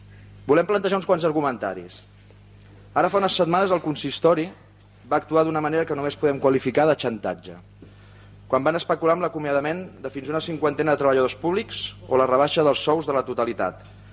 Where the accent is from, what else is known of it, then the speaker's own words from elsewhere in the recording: Catalonia, Spain; Hem arribat aquí com a poble català per la manca d'una aposta productiva en l'economia